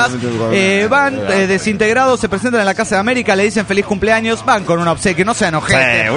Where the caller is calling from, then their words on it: Guadalajara, Jalisco, Mexico; de Guadalajara, Jalisco, México.